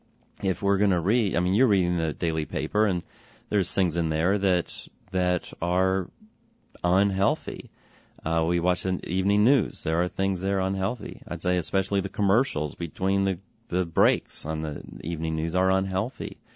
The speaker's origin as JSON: {"language": "English", "region": "Texas", "country": "United States", "said": "I'm from Texas, and a lot of what we hear from Texas, from some of our non-Lutheran brothers and sisters"}